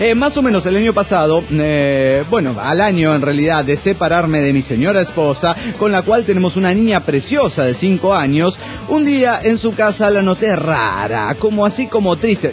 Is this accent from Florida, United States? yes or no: no; Santa Clara, California, United States; Soy el chico de Santa Clara, California.